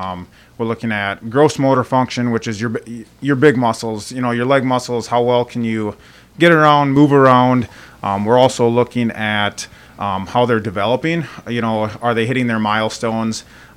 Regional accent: Pipestone, Minnesota, United States; now in Madison, United States; I'm originally from Pipestone, Minnesota. Once I graduated from USD from physical therapy school, started with my job here in Madison.

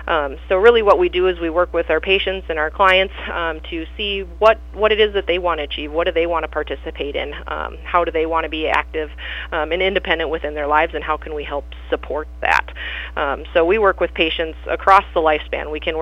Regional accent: Montevideo, Minnesota, United States; born and raised in Montevideo as well, so my mom was a high school social worker for many years, and my dad was a city mail carrier, so I've been in Montevideo and in the area for a long time.

